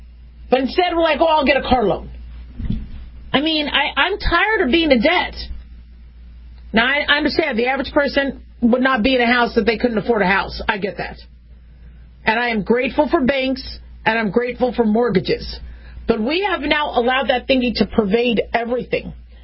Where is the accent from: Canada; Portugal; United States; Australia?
United States; California; born there; But, I was born in California, so as far as I'm concerned, I'm still part Californian.